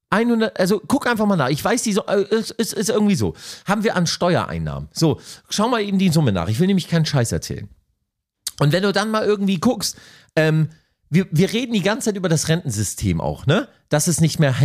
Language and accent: German; Leipzig, Saxony, Germany; born there; also wir kommen ja ursprünglich aus dem Osten, so, wir sind ja in Leipzig, also ich bin in Leipzig geboren, mein Papa ist damals von Stade rüber in den Osten